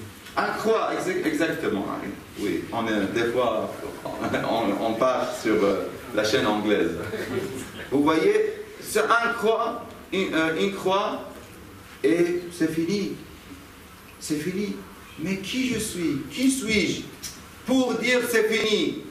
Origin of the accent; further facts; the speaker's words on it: Karbala, Karbala Governorate, Iraq; J'ai dit je suis de Karbala. Il a dit Karbala, ça veut dire vous êtes chiite? Je dis oui, je suis chiite.